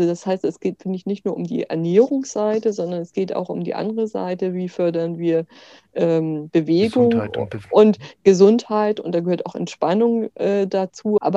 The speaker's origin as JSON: {"language": "German", "region": "Northern Germany", "country": "Germany", "said": "ich komme aus Norddeutschland"}